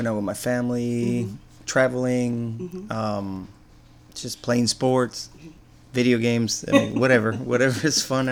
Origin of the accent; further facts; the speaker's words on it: Argentina; now in United States; Originally, I'm from Argentina.